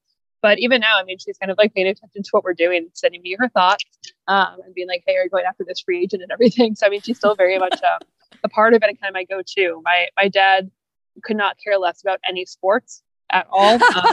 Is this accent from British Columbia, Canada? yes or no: no; Toronto, Ontario, Canada; So I'm from Toronto and I was born in September 93 and the Jays won the World Series in the very start of November 93.